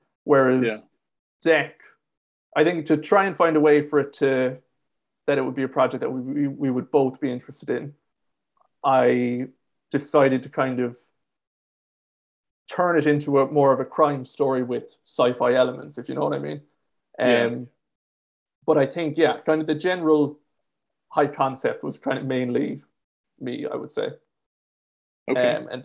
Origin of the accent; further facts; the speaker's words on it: Ireland; I grew up in Ireland and we didn't at the time have a lot of comic shops.